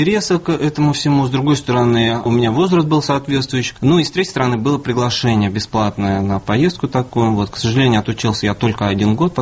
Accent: Moscow, Russia; я москвич.

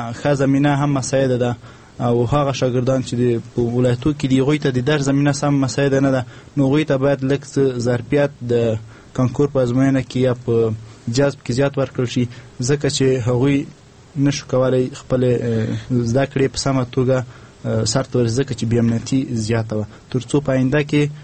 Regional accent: Logar, Afghanistan; زه د لوګر ولایت اوسیدونکی یم

